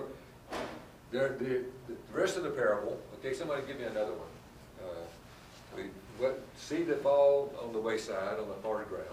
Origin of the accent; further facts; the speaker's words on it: Alabama, United States; I grew up in South Alabama, the wiregrass section, and the soil was all sandy